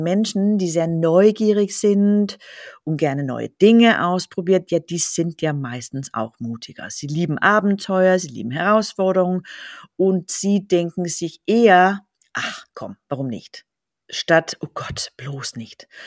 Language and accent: German; Denmark; Ich komme ja aus Dänemark und ich bin mit einer so emanzipierte dänische Erziehung der 80er groß geworden.